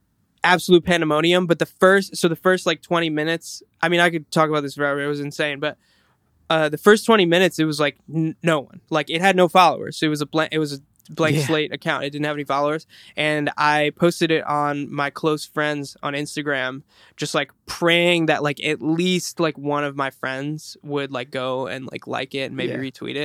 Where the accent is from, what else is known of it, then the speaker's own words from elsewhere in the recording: Cleveland, Ohio, United States; I was at a wedding in my hometown in Cleveland